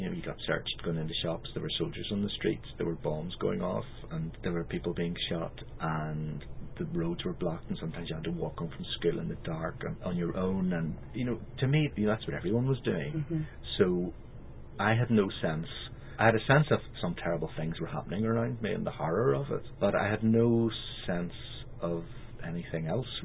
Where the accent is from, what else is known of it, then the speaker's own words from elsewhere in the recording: Belfast, Northern Ireland, United Kingdom; I'm a Protestant from the Shankill Road